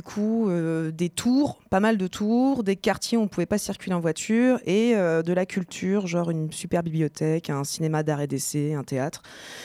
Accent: Normandy, France; alors qu'on est français

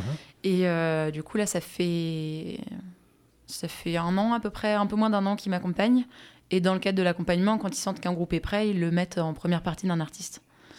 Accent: Rouen, Normandy, France; moi je viens de Rouen. Je fais de la chanson française maintenant j'habite plus à Rouen, mais mon projet continue à Rouen.

